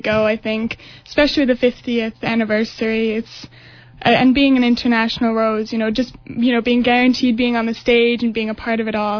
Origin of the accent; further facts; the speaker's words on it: Winnipeg, Manitoba, Canada; also born or lived in Yellowknife / Cork; And I grew up in Winnipeg, and then I moved to Cork.